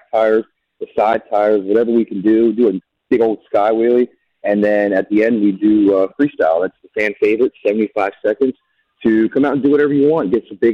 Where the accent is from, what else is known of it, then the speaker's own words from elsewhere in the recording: Hagerstown, Maryland, United States; My all-time favorite was my hometown Speedway, Hagerstown Speedway from Hagerstown, Maryland. That's where I grew up watching Monster Jam, fell in love with it there.